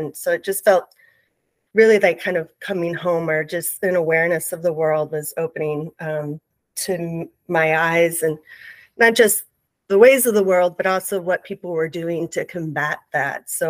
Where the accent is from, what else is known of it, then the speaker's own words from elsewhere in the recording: St. Louis, Missouri, United States; So, I guess I also say that St. Louis is my hometown.